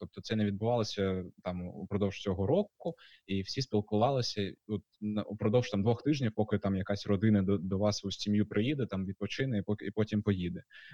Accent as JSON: {"language": "Ukrainian", "region": "Crimea", "country": "Ukraine", "tie": "born or raised there", "said": "ми росли в Криму, а Крим, є така оця говірка така кримська"}